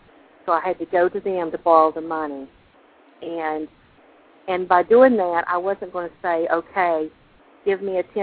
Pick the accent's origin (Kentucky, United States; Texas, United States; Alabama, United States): Kentucky, United States; I grew up in Eastern Kentucky, in the Appalachian Mountains